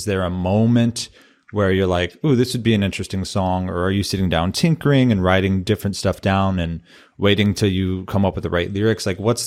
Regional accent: St. Louis, Missouri, United States; I'm from St. Louis, represent.

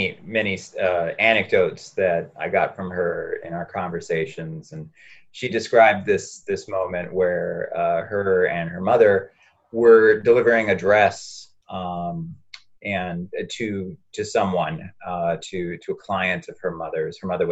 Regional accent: El Paso, Texas, United States; now in Boston, United States; as I'm now in Boston and I grew up in El Paso

